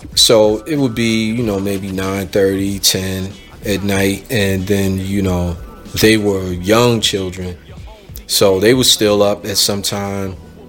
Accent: Brooklyn, New York, United States; I'm saying it growing up in Bed-Stuy, I'm like, yeah, Brownsville was a different animal, right.

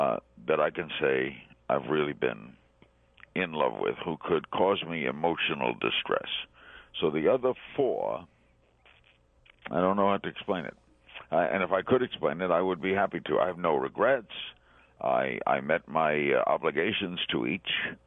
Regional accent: Brooklyn, New York, United States; now in Miami, United States; I grew up in Brooklyn where no one got divorced and no one ever moved. I get down to Miami where everyone got divorced and everybody moved.

